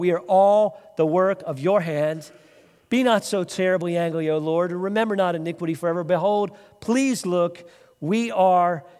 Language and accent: English; Northeast, United States; Growing up in the Northeast, you know, you get these beautiful colors.